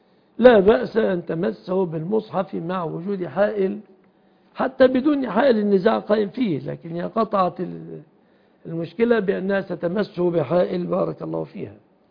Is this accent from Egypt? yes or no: yes; Egypt